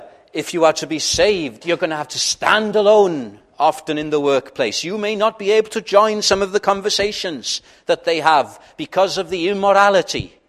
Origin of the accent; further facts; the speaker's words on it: Wales, United Kingdom; When I grew up in Welsh-speaking Wales, it was the norm for you to go to chapel.